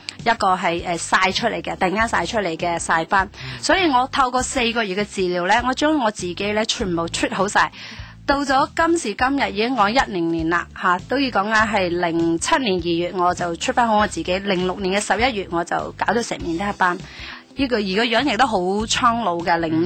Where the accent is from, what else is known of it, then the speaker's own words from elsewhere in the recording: Switzerland; Cantonese is a second language; 系啦，我嘅家乡。